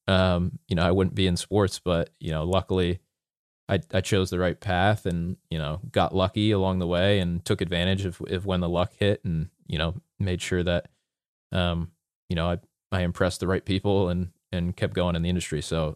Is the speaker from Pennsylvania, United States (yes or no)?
yes; Pennsylvania, United States; I grew up in the Pocono Mountains in Pennsylvania. There is not a sports team there that I want to work for anyway.